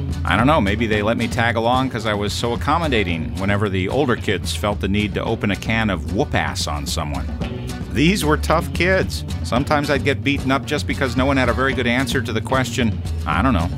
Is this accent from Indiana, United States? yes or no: yes; Indiana, United States; northern Indiana. I knew guys with names like Kukanowski, Mikelski, and Szymanski. And even though my hometown neighborhood suffered from a severe shortage of vowels, joyous accordion music was always in abundance.